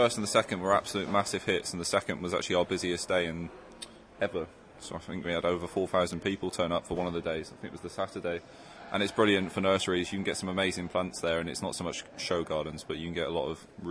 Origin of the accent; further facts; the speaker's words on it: South West England, United Kingdom; I'm originally from Cornwall